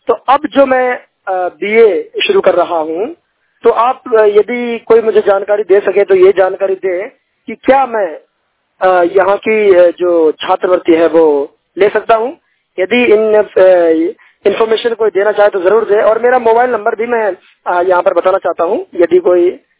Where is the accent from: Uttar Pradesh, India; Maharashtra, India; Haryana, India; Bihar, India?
Uttar Pradesh, India; now in Jodhpur, India; मैं यूपी का निवासी हूँ परंतु राजस्थान में पढ़ाई कर रहा हूँ।